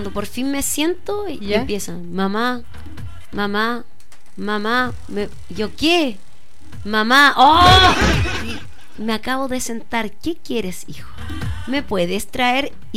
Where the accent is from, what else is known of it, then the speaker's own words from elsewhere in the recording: Chile; ¿Será, no sé, que somos cómodos los chilenos?